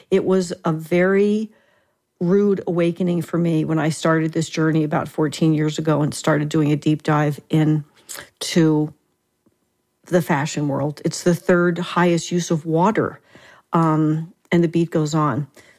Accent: New Jersey, United States; And I'm from Jersey and I could say awful, but it's awful.

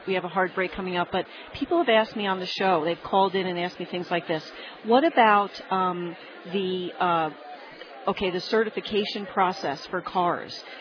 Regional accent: New Jersey, United States; I mean, I'm from Jersey. People commute there.

